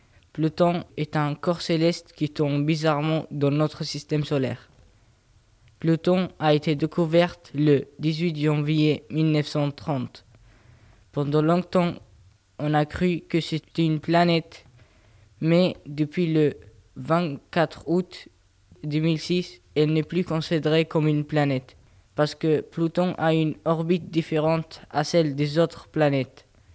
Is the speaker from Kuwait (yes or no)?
yes; Kuwait; French is a second language; je viens du Koweït, je parle arabe, danois, anglais et français. J'ai 14 ans, je suis en classe 4e de NSA.